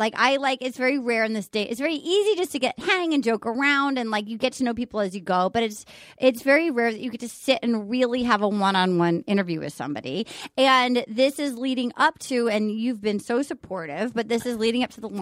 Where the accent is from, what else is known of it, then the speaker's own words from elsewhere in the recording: Rhode Island, United States; How much of your childhood, because I grew up in Rhode Island